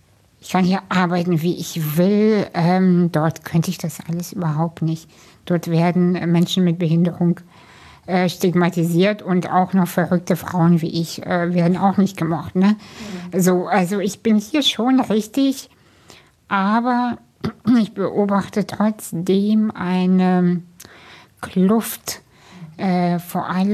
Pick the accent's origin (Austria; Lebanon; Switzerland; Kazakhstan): Kazakhstan; now in Germany; ich komme aus einer Arbeiterfamilie, wir sind aus Kasachstan emigriert.